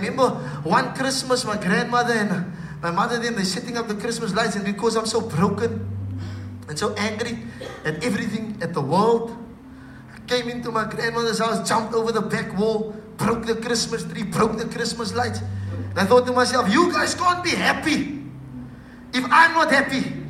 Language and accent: English; Cape Town, Western Cape, South Africa; And growing up in Mitchell's Plain wasn't easy. I'm the youngest of three.